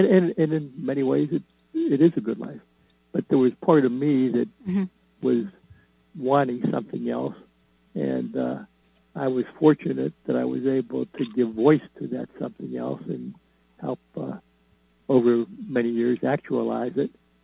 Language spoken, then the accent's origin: English; Midwest, United States; You know, I grew up in the Midwest. You know, my parents came from relatively humble backgrounds, and my dad had a job with U.S. Steel, and we were in the steel industry.